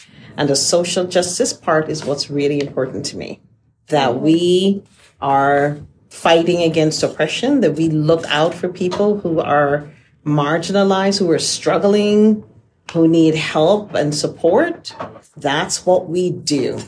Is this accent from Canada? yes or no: no; Guyana; I was born in Guyana. I'll spell it for you. G-U-Y-A-N-A. In South America. That's home for me.